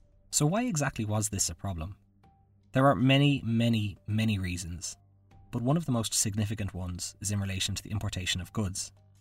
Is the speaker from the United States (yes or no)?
no; Ireland; I'm from the Republic of Ireland